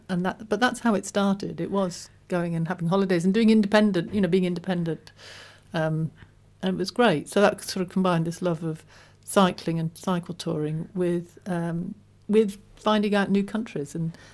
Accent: Birmingham, West Midlands, United Kingdom; I grew up in Leafy Edgbaston, and I attended Edgbaston High School

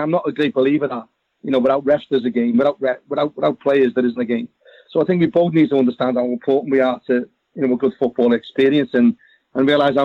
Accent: Liverpool, North West England, United Kingdom; Being born and bred in Liverpool, you know, people seem to think that we benefit more than everything else.

